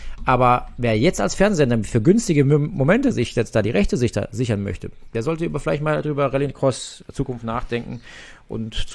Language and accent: German; Rhineland-Palatinate, Germany; Nürburgring, meine Heimat, da bin ich aufgewachsen.